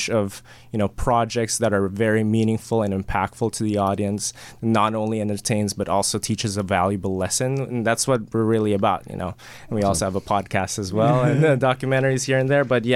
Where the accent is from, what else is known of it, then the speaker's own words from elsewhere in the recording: Philippines; we're all born and raised in the Philippines as well.